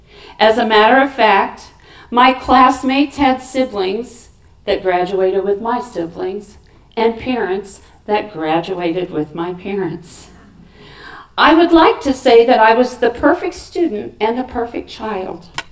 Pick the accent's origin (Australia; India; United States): United States; Mechanicsburg, Illinois; also born or lived in Springfield; I was born in Springfield, Illinois. I am the fourth of five children. I was raised on a farm 3 miles outside of the closest small town. Mechanicsburg had a population of 350 people.